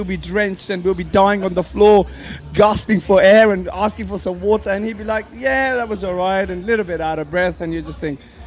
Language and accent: English; England, United Kingdom; as an Englishman